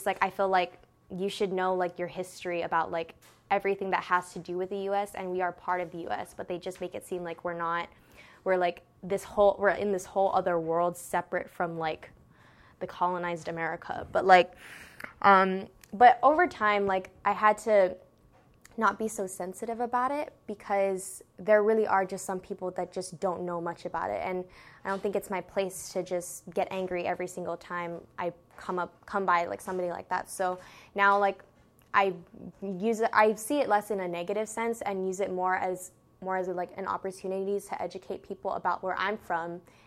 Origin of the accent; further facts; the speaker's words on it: Guam; Yeah, once I say I'm from Guam